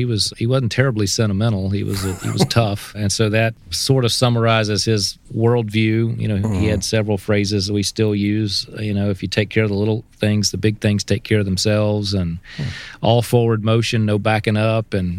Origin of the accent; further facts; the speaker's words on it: Bartow, Florida, United States; Yeah, so my mom also was born and raised in Bartow.